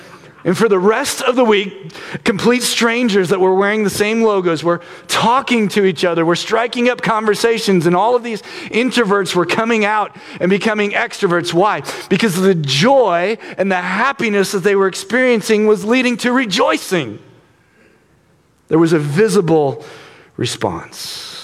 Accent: Missouri, United States; Growing up in Missouri, I was always told that Arkansas is like where you don't want to live.

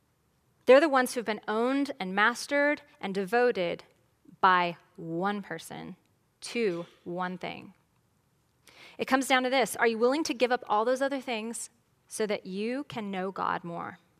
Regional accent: California, United States; I'm from California, so I follow it closely.

